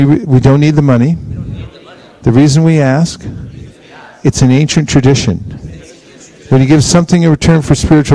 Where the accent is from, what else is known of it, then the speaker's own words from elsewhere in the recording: California, United States; I'm from California, where are you from?